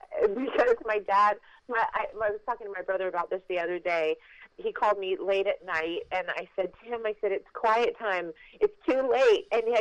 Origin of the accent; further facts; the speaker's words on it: Midwest, United States; also born or lived in Los Angeles; They made us try to forget that we were living in Los Angeles, you know, because yeah. we're both from the Midwest.